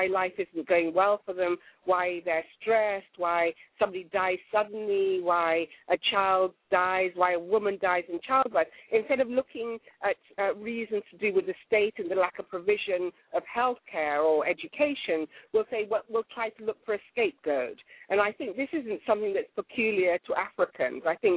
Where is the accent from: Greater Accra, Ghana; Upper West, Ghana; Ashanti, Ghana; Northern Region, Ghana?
Northern Region, Ghana; Tamale; born there; just about 40 kilometers from where I was born in Tamale, there was a camp for women who said they were witches.